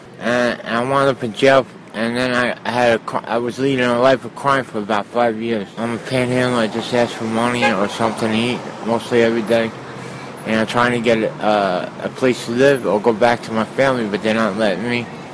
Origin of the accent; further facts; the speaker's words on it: Hoboken, New Jersey, United States; I'm from Hoboken, New Jersey. Homeless 20 years or more.